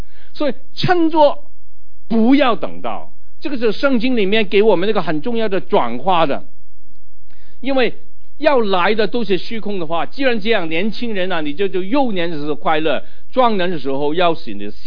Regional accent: Hong Kong; 有两句话我们中国人很喜欢讲，起码我们香港人很喜欢讲的

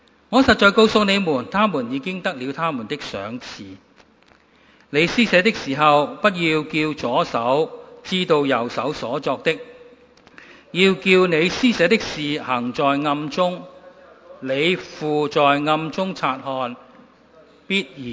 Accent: Guangdong, China; 按照中国人的惯用法，特别是我们广东人的惯用法

